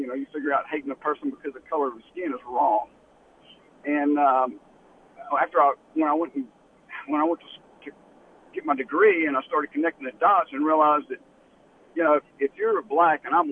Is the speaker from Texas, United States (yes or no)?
yes; Texas, United States; Well, I'm from East Texas. I'm sixth generation from Walker County.